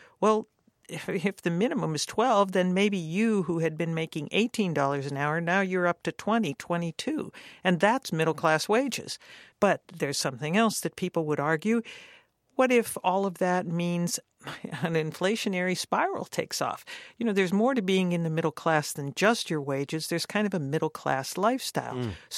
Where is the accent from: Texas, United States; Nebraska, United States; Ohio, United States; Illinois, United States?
Ohio, United States; Youngstown; If you live in my hometown, Youngstown, Ohio